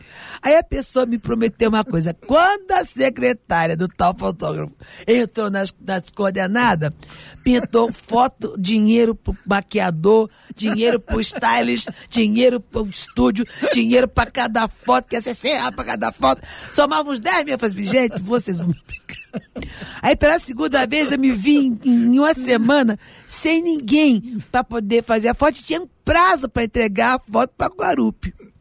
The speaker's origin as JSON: {"language": "Portuguese", "region": "Rio de Janeiro", "country": "Brazil", "said": "Eu sou do Rio de Janeiro, gente."}